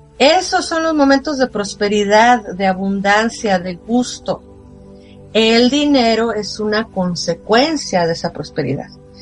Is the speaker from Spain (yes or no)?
no; Mexico; porque los dos somos mexicanos y tenemos esta cultura en México